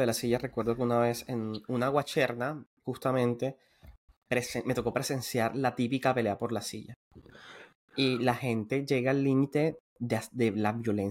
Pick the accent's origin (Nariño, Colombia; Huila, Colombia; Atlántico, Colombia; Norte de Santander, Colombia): Atlántico, Colombia; Barranquilla; yo soy barranquillero, pero yo no me siento barranquillero porque no disfruto el carnaval.